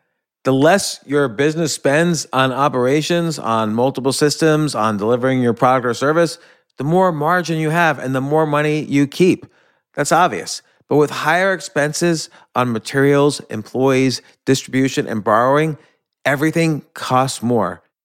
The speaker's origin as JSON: {"language": "English", "region": "New York", "country": "United States", "said": "I'm from New York."}